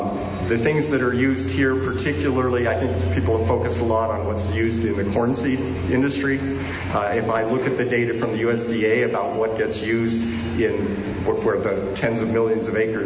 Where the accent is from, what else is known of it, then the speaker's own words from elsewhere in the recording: California, United States; particularly thankful that you would let me speak as a Californian here.